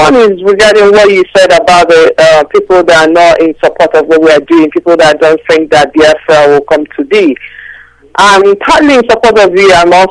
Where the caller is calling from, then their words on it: London, United Kingdom; I'm calling from London.